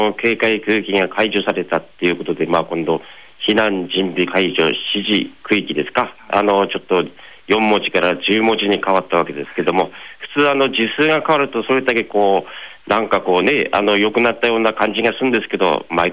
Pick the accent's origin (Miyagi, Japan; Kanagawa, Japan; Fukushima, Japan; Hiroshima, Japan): Fukushima, Japan; Naraha; 楢葉町です。